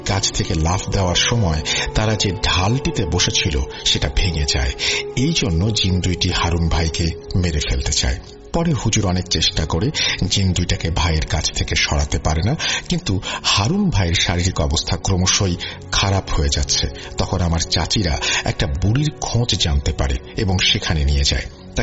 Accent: Shailkupa, Khulna Division, Bangladesh; also born or lived in Dhaka; আমাদের গ্রামের বাসা ঝিনাইদহ জেলার শৈলকুপা পৌরসভার কাজীপাড়া গ্রামে। সময়টা 2006-07 সালের দিকে, তখন আমরা পরিবার সহ ঢাকাতে থাকতাম।

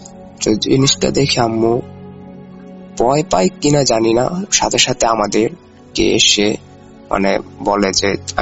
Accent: Narsingdi, Dhaka Division, Bangladesh; ঢাকা বিভাগের নরসিংদী জেলার শেষ বর্ডার থেকে বলছি। শেষ বর্ডার বলার কারণ আমাদের গ্রামটা নরসিংদী জেলার শেষ গ্রামটি, আমাদের গ্রামের পর থেকে নারায়ণগঞ্জ জেলাটি শুরু।

